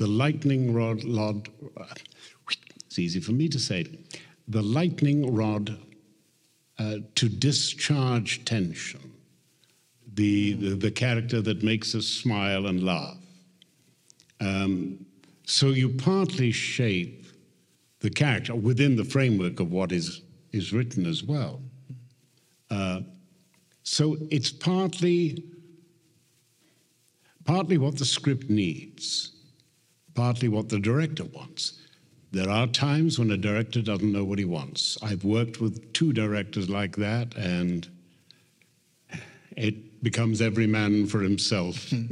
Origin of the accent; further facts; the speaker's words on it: Wales, United Kingdom; And Welsh, I'm not a Welsh-speaking Welshman, I'm afraid, but the Welsh have a great incantatory language.